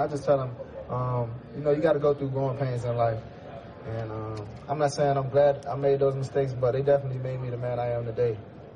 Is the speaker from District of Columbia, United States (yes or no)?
yes; Washington, District of Columbia, United States; born or raised there